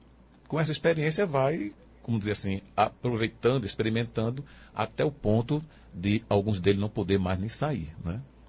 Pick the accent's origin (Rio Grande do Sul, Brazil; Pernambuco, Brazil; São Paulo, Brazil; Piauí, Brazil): Pernambuco, Brazil; Recife; now in Afogados da Ingazeira, Brazil; nós estamos aqui residindo agora em Afogado da Ingazeira, eu sou natural de Recife, onde tive a minha formação, né? Em uma faculdade particular do Recife.